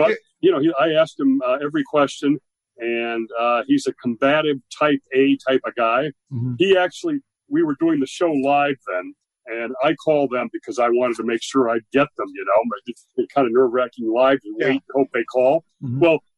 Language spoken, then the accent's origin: English; Greenwich, Connecticut, United States; I'm from Greenwich, and the Greenwich station had a need.